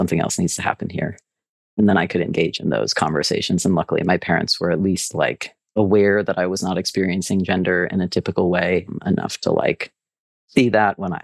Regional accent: Baltimore, Maryland, United States; I'm from Baltimore, where it wasn't uncommon to hear about trans women exclusively in the context of violent crimes and bathrooms.

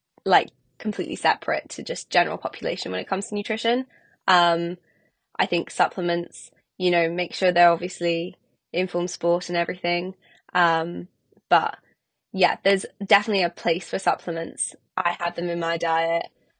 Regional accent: Scotland, United Kingdom; I think growing up in Scotland, it's hard not to kind of love the nature and the environment that we have here. Like, we have the Munros up north, which is pretty cool.

